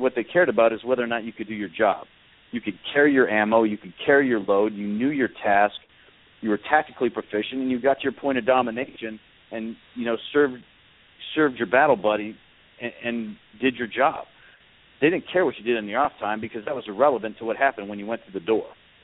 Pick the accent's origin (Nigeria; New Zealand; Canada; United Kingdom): Canada; now in United States; as everyone knows, I'm from Canada, and I came to the United States because I love the opportunity that America stands for.